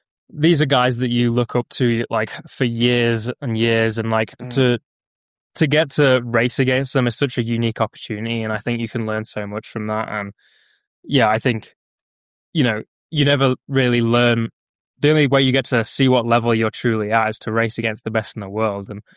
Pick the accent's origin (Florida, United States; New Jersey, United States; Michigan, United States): Florida, United States; you only know me because I'm from Florida.